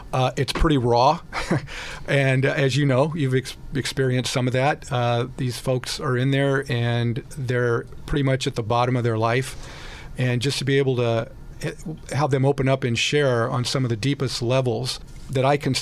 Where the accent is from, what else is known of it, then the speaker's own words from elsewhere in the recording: Omaha, Nebraska, United States; I grew up in Omaha, Nebraska, if anybody's familiar with that. I grew up on the south side. It was one of the oldest neighborhoods. It was a rough neighborhood at times.